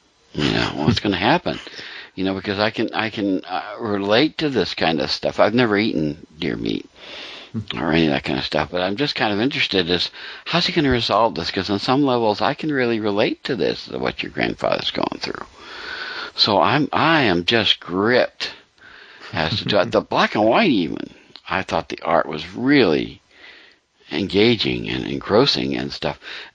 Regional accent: Pennsylvania, United States; remind me a lot of where I grew up in Pennsylvania.

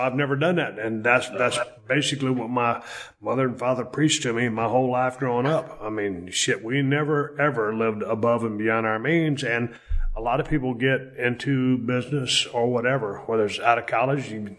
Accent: Edna, Texas, United States; I know when I was growing up in Edna, Texas, when my dad, every month, he would balance our check

